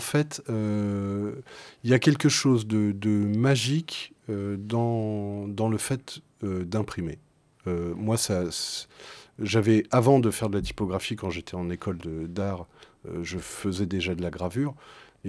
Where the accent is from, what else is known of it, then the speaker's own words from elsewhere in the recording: Boulogne-Billancourt, Île-de-France, France; born there; Alors je suis né à Boulogne-Billancourt.